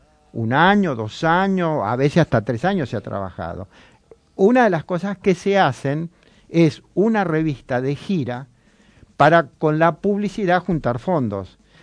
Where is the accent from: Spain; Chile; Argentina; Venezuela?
Argentina; Moreno, Buenos Aires Province; also born or lived in La Bulaya, Córdoba; Se van y se instalan en La Bulaya, en Córdoba, ahí donde yo nazco. Pero yo a los 10 años vuelvo a Moreno.